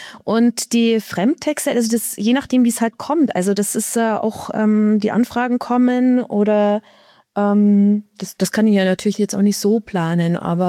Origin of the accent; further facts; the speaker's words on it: Erding, Bavaria, Germany; born there; Ich bin in der Nähe. Also ich bin in Erding geboren. Das ist Oberbayern.